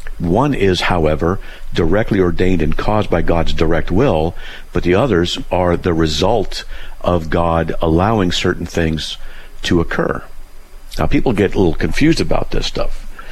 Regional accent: California, United States; I'm from Southern California. And when you drive in Southern California, you get it done. I live in Idaho.

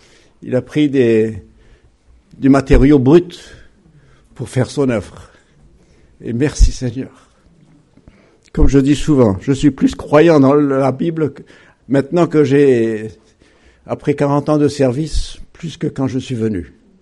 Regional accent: Saint-Denis, France; je leur dis que je viens de Saint-Denis, c'est comme si on disait qu'on venait du nid de vipère

